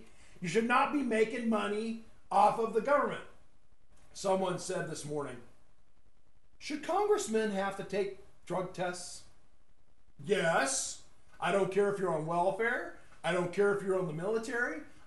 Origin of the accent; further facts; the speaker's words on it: California, United States; So, and I grew up in California where we traveled all over California. We went up the Central Valley to the most beautiful national parks on the planet.